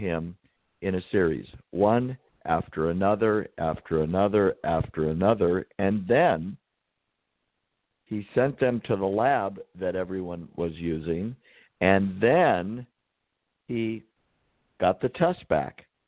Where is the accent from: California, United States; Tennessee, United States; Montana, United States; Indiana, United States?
California, United States; San Diego; for San Diego County, my hometown. And I'm interested because I spent a great deal of my life there.